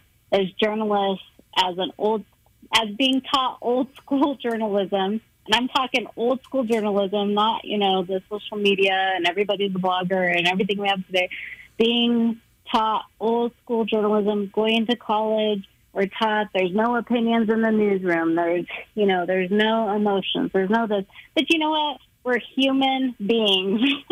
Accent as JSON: {"language": "English", "country": "United States", "said": "I am a Native person. I am Native American. I am a proud citizen of the Navajo Nation. I had come from a strong lineage of matriarchs. My people suffered. My family suffered."}